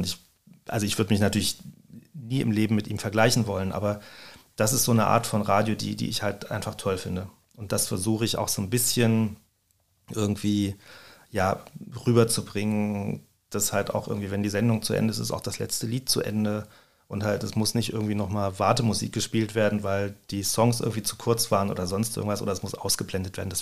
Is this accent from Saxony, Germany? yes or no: no; Berlin, Germany; also born or lived in Hamburg; now in Rüsselsheim, Germany; Ich bin in Hamburg geboren, bin aber in Berlin aufgewachsen, größtenteils, in Klammern West. Und bin seit 92 im Rhein-Main-Gebiet und ich wohne tatsächlich erst, darf ich das hier überhaupt sagen, seit etwas über 2 Jahren in Rüsselsheim.